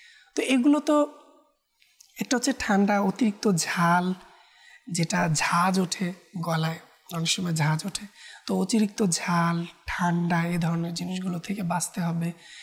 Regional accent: Dhaka, Dhaka Division, Bangladesh; also born or lived in Bagerhat / Khulna; তো সেখানে আমার গ্রামের বাড়ি, কিন্তু আমার যখন ছোট, যেহেতু আমার আব্বু বদলি হতেন চাকরি জীবনে, তো খুলনার পর থেকে ঢাকায় বদলি হওয়ার পর থেকেই ছোটবেলা থেকে ঢাকাতে বেড়ে ওঠা এবং এখন পর্যন্ত ঢাকায়।

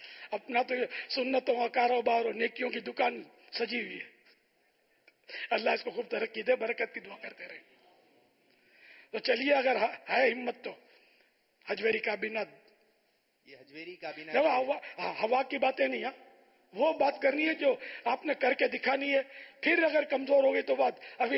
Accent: Karachi, Sindh, Pakistan; میں ہوں باب المدینہ کا, میری پیدائش ہے, رہتا بھی باب المدینہ میں ہوں, لیکن اس کا مطلب یہ نہیں کہ میں خالی باب المدینہ کا ہوں.

